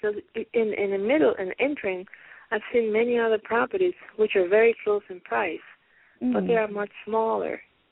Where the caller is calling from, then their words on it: Pennsylvania, United States; I'm calling from Pennsylvania.